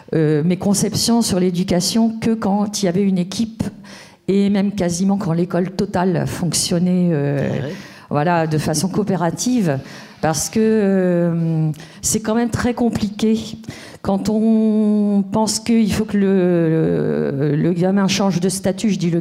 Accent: Rouen, Normandy, France; je viens de Rouen.

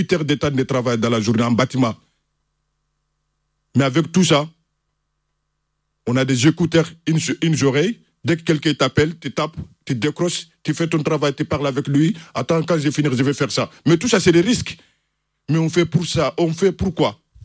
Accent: Mali; French is a second language; now in Spain; Je suis malien. J'ai parti à Dakar. J'ai fait un an là-bas pour chercher des cartes et visas.

